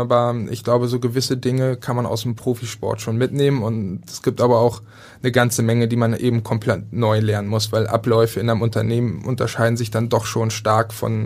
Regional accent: Berlin, Germany; Also für mich halt als Berliner, es fällt einem schwer

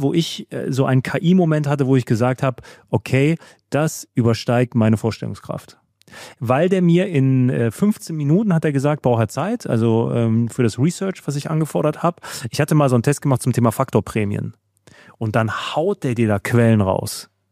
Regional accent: Germany; ich bin Deutscher, ich bin Korinthenkacker, ich denke deutsch, ich träume deutsch und ich bin auch von meinem ganzen Habitus deutsch

